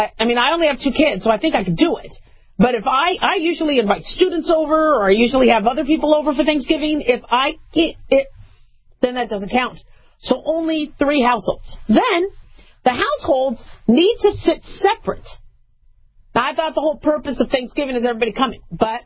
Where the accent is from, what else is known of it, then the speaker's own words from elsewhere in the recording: California, United States; born there; I was born in California. California's my state.